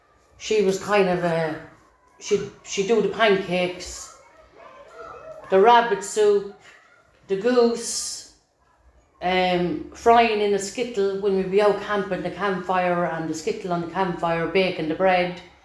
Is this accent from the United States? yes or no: no; Leinster, Ireland; born or raised there; also born or lived in Mullingar / Dublin / Cork / Limerick